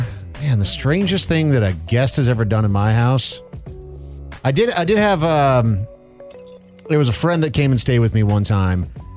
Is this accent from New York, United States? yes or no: no; Minnesota, United States; I mean, I grew up in Minnesota as a kid when they won the series in 87 and 91.